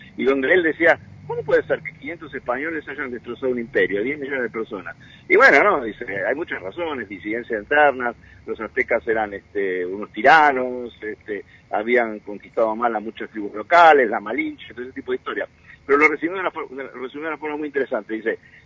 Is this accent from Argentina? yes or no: yes; Argentina; Como somos argentinos, esas cosas nos pasan todos los días.